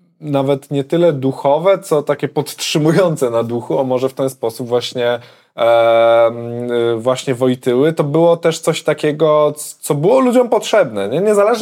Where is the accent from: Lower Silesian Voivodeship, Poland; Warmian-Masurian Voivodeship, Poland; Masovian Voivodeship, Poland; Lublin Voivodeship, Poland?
Lower Silesian Voivodeship, Poland; ja wychowując się w latach 90. Wręcz słyszałem, że mam się sam nie włóczyć czy coś tam, bo mi skiny albo panki krzywdę zrobią, nie? Dosłownie. W jakimś kurwidołku na Dolnym Śląsku, 15-tysięcznym.